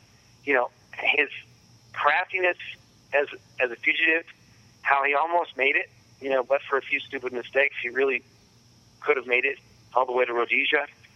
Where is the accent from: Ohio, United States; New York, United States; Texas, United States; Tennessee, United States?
Tennessee, United States; Memphis; growing up in Memphis, I'd heard a million times about conspiracies